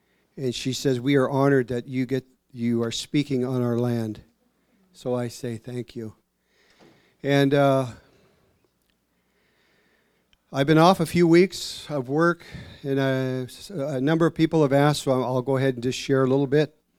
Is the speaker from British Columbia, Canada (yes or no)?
yes; British Columbia, Canada; born there; That's in our Helcom Alum language. I was born up in Canada, British Columbia.